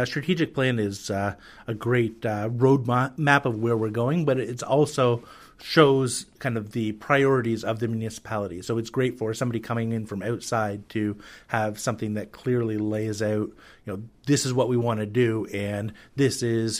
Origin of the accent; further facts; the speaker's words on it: Quispamsis, New Brunswick, Canada; moved away; also born or lived in Riverview; I'm from New Brunswick. I was born in Riverview, but I grew up in Quispamsis. But I've been gone for about a dozen years. I spent the majority of that time in Saskatchewan. And I also spent some time in St. John's and Labrador.